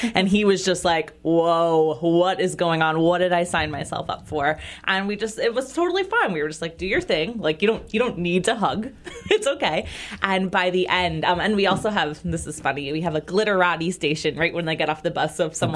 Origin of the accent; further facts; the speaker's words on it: New Jersey, United States; accent: Jersey; That might be my Jersey accent. I don't know.